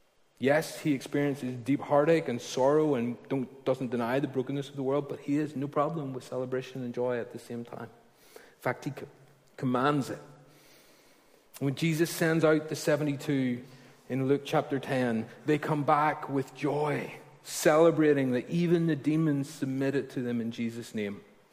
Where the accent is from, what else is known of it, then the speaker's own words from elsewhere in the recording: Ballymena, Northern Ireland, United Kingdom; accent: Ballymena; I grew up in Ballymena, and learning French for GCSE with a Ballymena accent does not sound right.